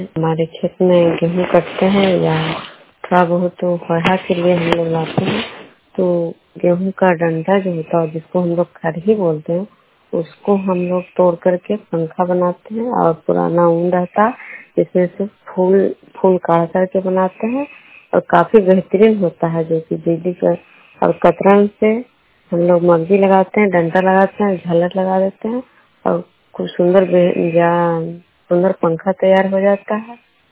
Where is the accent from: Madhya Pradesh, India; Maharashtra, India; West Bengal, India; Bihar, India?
Bihar, India; मैं विष्णु प्रोग्राम खुबरा पंचायत नालंदा जिला नवनसा प्रखंड के निवासी हूँ।